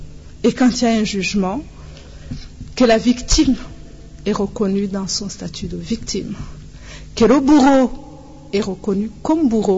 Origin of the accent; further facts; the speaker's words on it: Rwanda; mais aussi en tant que Rwandaise